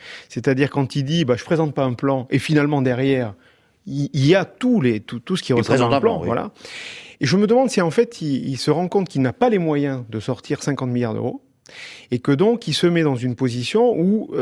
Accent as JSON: {"language": "French", "town": "Perpignan", "region": "Occitanie", "country": "France", "said": "moi, je suis originaire de Perpignan"}